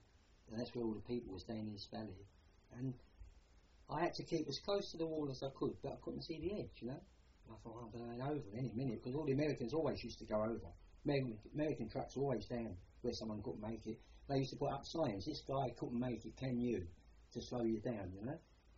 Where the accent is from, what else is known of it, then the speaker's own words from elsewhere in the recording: London, United Kingdom; accent: Cockney; city gents and businesses, and you couldn't really talk to them on the same level, especially with my Cockney accent.